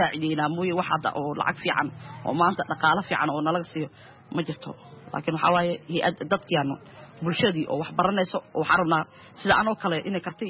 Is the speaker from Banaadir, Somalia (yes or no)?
yes; Mogadishu, Banaadir, Somalia; moved away; aniga waxaan ka soo qaxay xamar waxaan ku dhashay degmada Shibis yaqshidno ku soo barbaaray